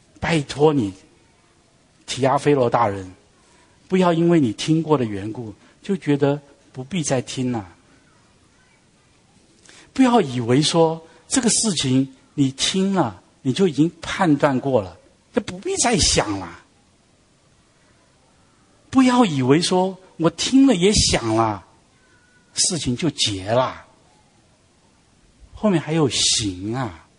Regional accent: Taiwan; now in United States; 我小的时候在台湾长大，我76年来到美国，那超过半辈子以上了。

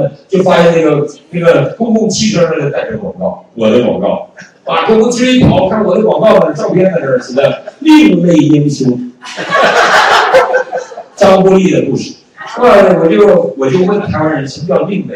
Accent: United States; 你像我们美国人爱烤 barbecue

